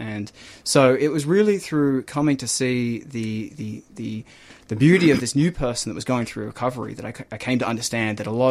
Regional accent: Melbourne, Victoria, Australia; I grew up in Melbourne. I grew up in Ivanhoe.

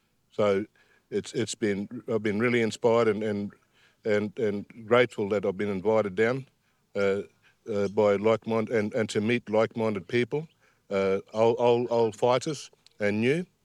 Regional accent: Darwin, Northern Territory, Australia; I'm from Darwin.

